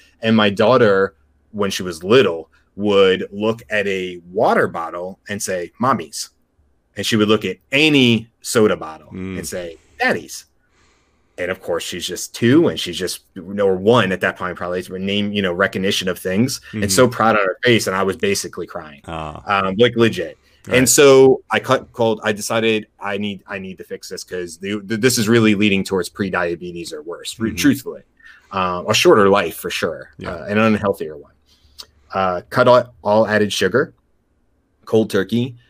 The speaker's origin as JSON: {"language": "English", "town": "Atlanta", "region": "Georgia", "country": "United States", "tie": "born or raised there", "said": "I grew up in Atlanta, south of the airport, because my dad worked for the airline industry, and one thing led to another, and we ended up in Atlanta."}